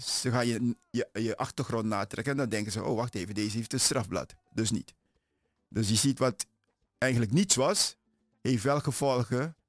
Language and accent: Dutch; Turkey; Ik ben een Turk en ik heb een hoge functie.